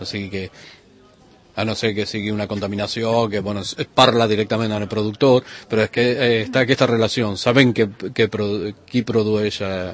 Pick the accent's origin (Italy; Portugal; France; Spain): Spain; Barcelona, Catalonia; jo soc de Barcelona, estic a Gràcia